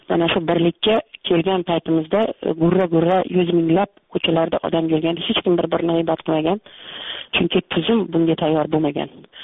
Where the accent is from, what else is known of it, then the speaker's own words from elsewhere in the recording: Tashkent, Uzbekistan; born there; Toshkentda, Toshkent shahridagi mana shu Beruniy xiyobonida u yerlarni biz men tug'ilgan paytda dala deyishardi